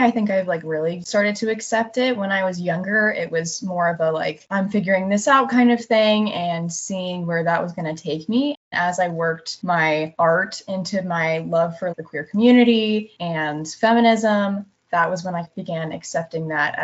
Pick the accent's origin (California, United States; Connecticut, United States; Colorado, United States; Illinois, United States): Colorado, United States; Fort Collins; also born or lived in Boulder; I am from Fort Collins, Colorado, originally. I ended up moving to Boulder for school for college, and then I got my degree in art there.